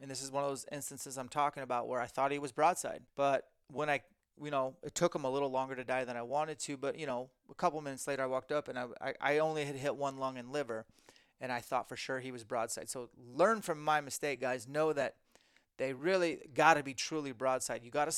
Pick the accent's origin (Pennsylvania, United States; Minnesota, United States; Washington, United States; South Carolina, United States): Washington, United States; Spokane; we're even doing a mini camp for elite members only in Spokane, my hometown.